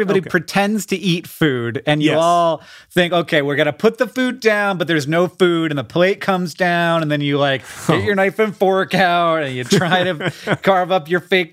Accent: Florida, United States; And before the internet was a thing, we counted, and that was our rule and growing up in Florida, is 1 second is 1 mile.

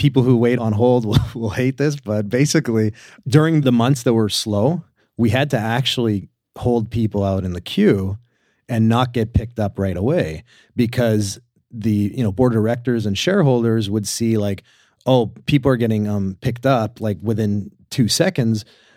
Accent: Calgary, Alberta, Canada; moved away as an adult; now in United States; I grew up in Calgary, Canada. So I'm from there originally. I moved to the US about 5 years ago.

